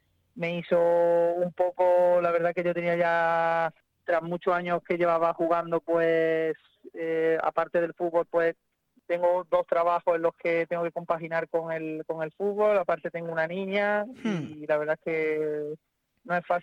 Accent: Puente Genil, Andalusia, Spain; yo soy de aquí, de Puente Genil. Es un reto el continuar una temporada más defendiendo mi pueblo

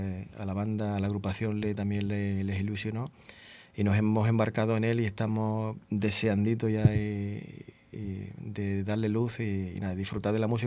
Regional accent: Marchena, Andalusia, Spain; o sea, soy de Marchena

